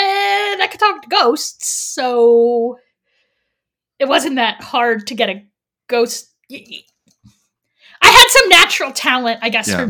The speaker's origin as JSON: {"language": "English", "region": "Pennsylvania", "country": "United States", "said": "I am not from the South. I am from Amish country in Pennsylvania."}